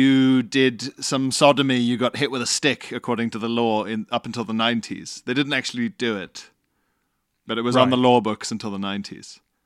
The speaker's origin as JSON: {"language": "English", "region": "Scotland", "country": "United Kingdom", "lives_now": "Ireland", "said": "I'm Scottish/Italian living in Ireland."}